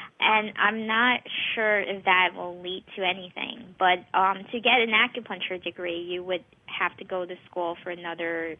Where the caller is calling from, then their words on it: Brooklyn, New York, United States; I'm calling from Brooklyn, New York.